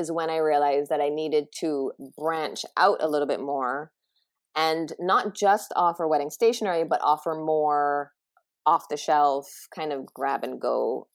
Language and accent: English; Barbados; I'm from Barbados.